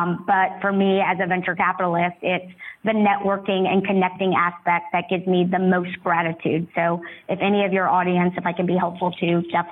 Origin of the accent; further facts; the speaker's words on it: Sandy Springs, Georgia, United States; also born or lived in New York; I was born and raised in Sandy Springs. I love Atlanta. My heart has been in Atlanta. However, in 2001, I actually moved to New York, and I've been in New York really for the last 18 years.